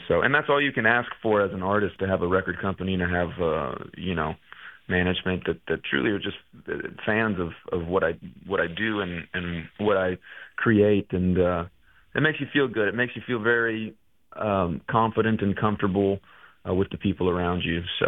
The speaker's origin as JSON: {"language": "English", "town": "Del Rio", "region": "Texas", "country": "United States", "tie": "born or raised there", "said": "is my hometown. I don't get to go to Del Rio all that much, but my whole family still lives there."}